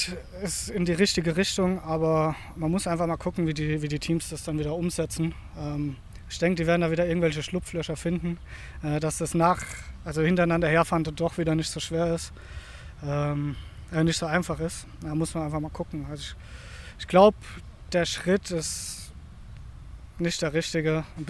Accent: Gottmadingen, Baden-Württemberg, Germany; Aus dem Bodenseekreis, Gottmarding, so ein kleines Kaff bei Singen.

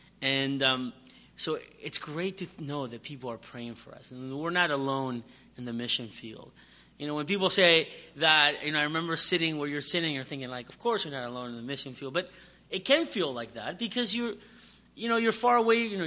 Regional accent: United States; we are the American family, you know, who moved to a country that is doing terribly

